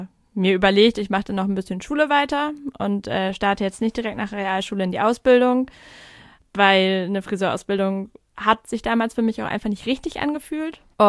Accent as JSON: {"language": "German", "region": "Lower Saxony", "country": "Germany", "tie": "born there", "lives_now": "Hamburg, Germany", "said": "Ich komme gebürtig aus der Nähe von Bremervörde."}